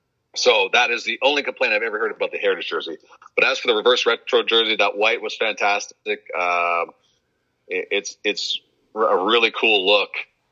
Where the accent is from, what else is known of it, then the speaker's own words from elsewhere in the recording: Calgary, Alberta, Canada; I grew up in Calgary.